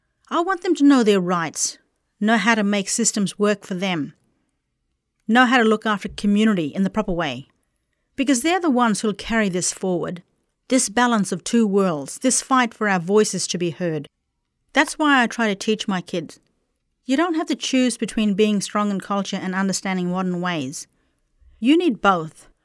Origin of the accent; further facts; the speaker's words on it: Halls Creek, Western Australia, Australia; I was born in Halls Creek, grew up moving between town and community.